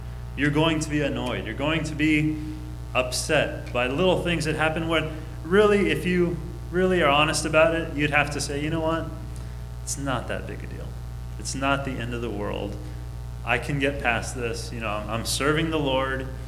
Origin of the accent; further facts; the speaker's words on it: Long Beach, California, United States; I remember the church I grew up in Long Beach.